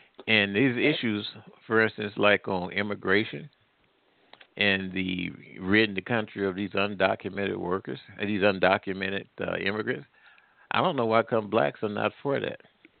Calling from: Midwest, United States; I'm calling from the Midwest.

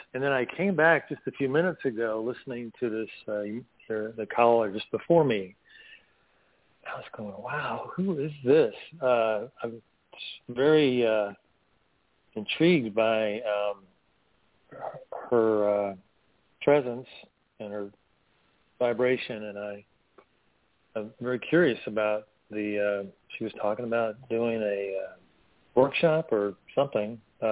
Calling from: North Carolina, United States; Stan, I'm in the mountains of North Carolina.

